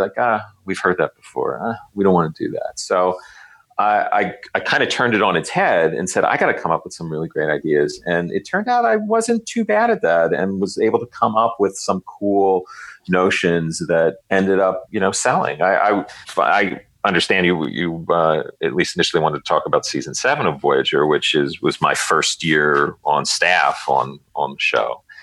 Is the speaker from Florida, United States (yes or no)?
yes; Florida, United States; that was growing up in Florida.